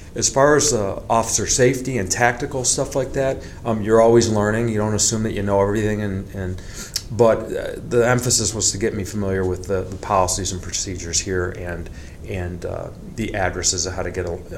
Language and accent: English; West Bloomfield, Michigan, United States; I grew up in West Bloomfield.